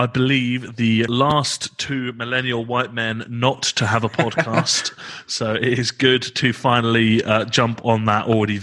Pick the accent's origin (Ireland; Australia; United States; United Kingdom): United Kingdom; Yes, for a very difficult to define word, and God help us and have mercy upon our sin, we are also British.